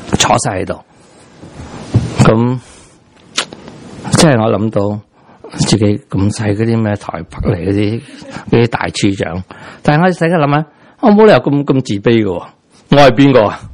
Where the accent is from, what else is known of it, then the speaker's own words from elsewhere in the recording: Taiwan; 其实我哋台湾嚟嘅人咧